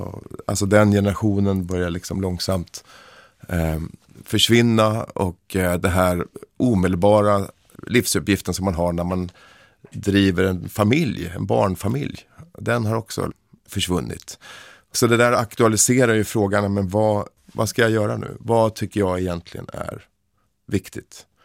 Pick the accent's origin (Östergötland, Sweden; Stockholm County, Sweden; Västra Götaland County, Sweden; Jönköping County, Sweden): Stockholm County, Sweden; Nu kommer jag från Stockholms förort, så det är inte några jätteskogar det handlar om